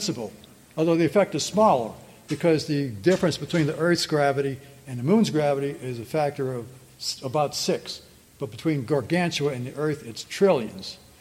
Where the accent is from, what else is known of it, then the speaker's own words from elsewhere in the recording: New Orleans, Louisiana, United States; So you're watching an NFL game being played in the Superdome in New Orleans, let's say, my hometown